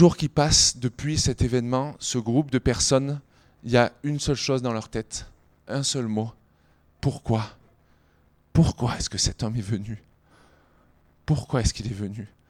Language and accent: French; France; en tant que Français ou en tant qu'Européen